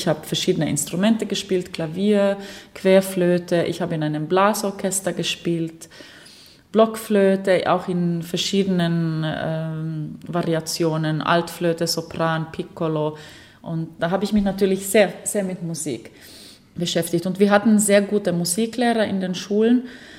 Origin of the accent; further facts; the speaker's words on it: Ostrobothnia, Finland; German is a second language; also born or lived in Vaasa; Ich komme wirklich aus dem Land, oder wie sagt man, aus einem Landleben. Also ich bin in einer Kleinstadt geboren, in Vasa.